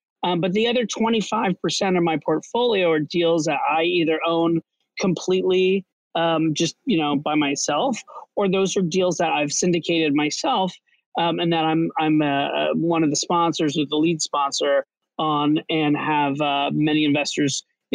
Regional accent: Orlando, Florida, United States; But I started off, I grew up in Florida, and I moved to New York City.

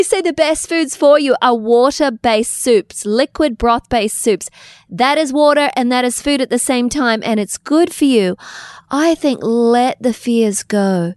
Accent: New Zealand; also born or lived in Australia; now in United States; Now, we grew up in New Zealand and Australia where it's culture. You don't actually drink with your meals. You drink after. And when we got here to America

